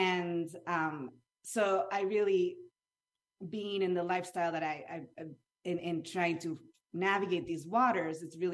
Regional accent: Chile; I'm like this redheaded white girl, like growing up in Chile, bicultural

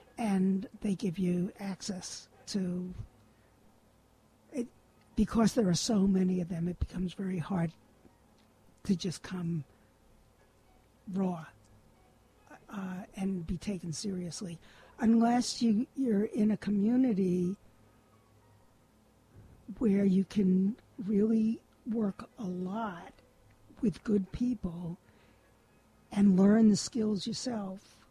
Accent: Brooklyn, New York, United States; I grew up in Brooklyn, and so I went to public school. I went to PS8, and then I went to PS20, and then junior high school 117.

